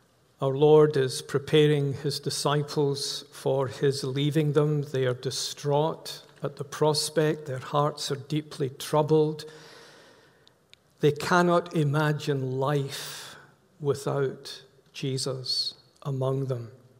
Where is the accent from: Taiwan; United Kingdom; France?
United Kingdom; Scotland; I take no pleasure in England winning. I'm a Scot.